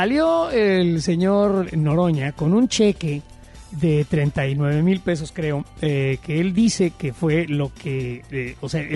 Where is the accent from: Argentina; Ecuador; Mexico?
Mexico; como mexicano, quiero saber y es mi derecho saber.